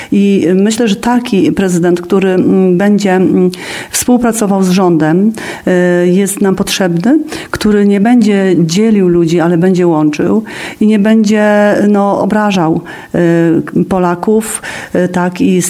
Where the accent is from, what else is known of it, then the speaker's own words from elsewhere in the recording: Pomeranian Voivodeship, Poland; a my jako Kaszubi przecież mamy, powiem to po kasiebsku, my mamy apartną historię